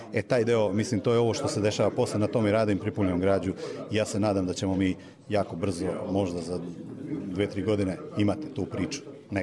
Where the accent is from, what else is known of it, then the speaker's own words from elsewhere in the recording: Republika Srpska, Bosnia & Herzegovina; born there; Ja sam rodom iz doline rijeke Drine